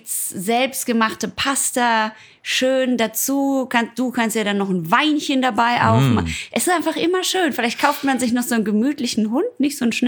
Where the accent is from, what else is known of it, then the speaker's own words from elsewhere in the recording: North Rhine-Westphalia, Germany; Ich komme aus dem Ruhrpott